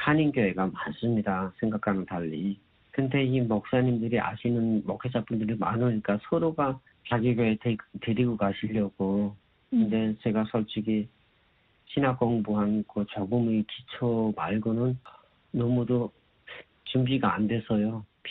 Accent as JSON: {"language": "Korean", "country": "North Korea", "moved": "as an adult", "said": "저는 북한에서 온 사람이라고"}